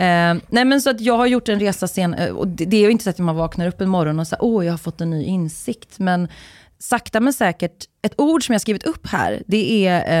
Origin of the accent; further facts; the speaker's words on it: Uddevalla, Västra Götaland County, Sweden; jag är ju uppvuxen i Uddevalla